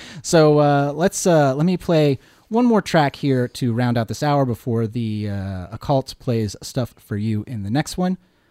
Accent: United States; As I've said many times on this show, I grew up in the States.

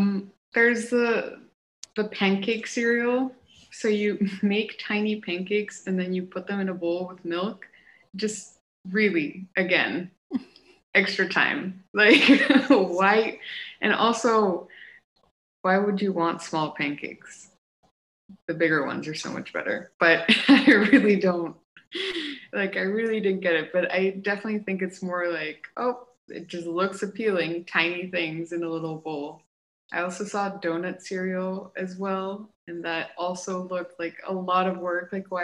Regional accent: Bogota, Bogotá, Colombia; now in Montreal, Canada; My pronouns are she and her. I am from Bogota, Colombia. I'm an artist and curator

